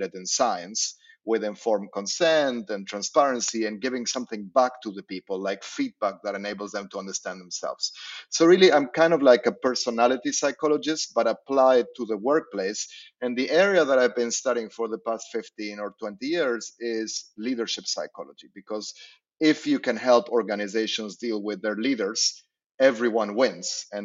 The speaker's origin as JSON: {"language": "English", "country": "Argentina", "tie": "born or raised there", "said": "So I grew up in Argentina, which I think is the only perpetually declining country in the world or in modern history."}